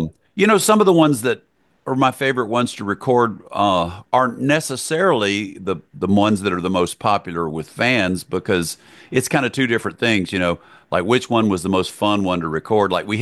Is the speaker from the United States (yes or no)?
yes; Hattiesburg, Mississippi, United States; who I grew up with in Hattiesburg, Mississippi, who had a lot to do with my music career and my life.